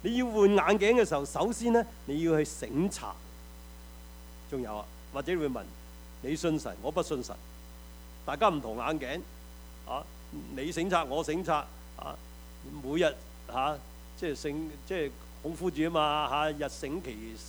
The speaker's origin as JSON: {"language": "Chinese", "town": "Taishan", "region": "Guangdong", "country": "China", "said": "我們台山人說阿羅啊"}